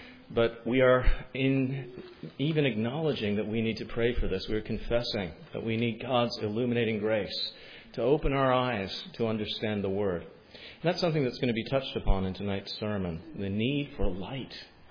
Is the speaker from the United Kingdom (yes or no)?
yes; England, United Kingdom; born there; you all know I was born just outside of London